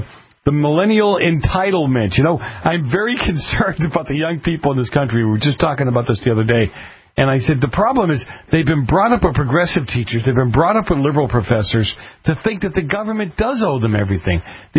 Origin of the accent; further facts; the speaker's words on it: Boston, Massachusetts, United States; See, growing up in Boston, everything has to do with the mafia, right?